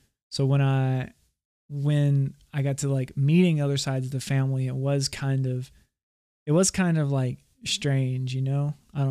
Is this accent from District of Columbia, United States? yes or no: no; Louisiana, United States; Well, we lived right outside of Mamou. It was like within 20 minutes drive, little rural area right out there. Turkey Creek, Lake Cove area. It's very, very small, very simp